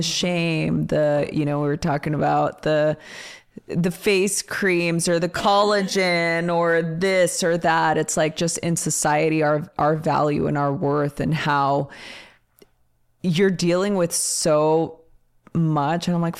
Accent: Los Angeles, California, United States; growing up in East LA during like one of the most violent times in history was like the hard part of my life.

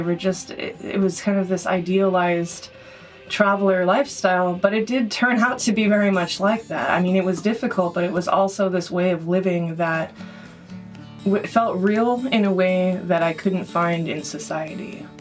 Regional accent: California, United States; I grew up here in the Bay Area, but my mom is from Austria, and so I hold dual citizenship in Austria, and I was there many summers throughout my life.

